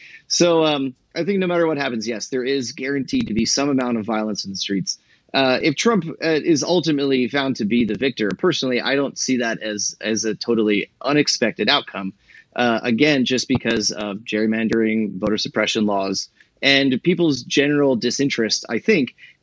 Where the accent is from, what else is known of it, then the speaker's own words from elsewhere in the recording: United States; It's heartbreaking as an American to see my home country and see that there.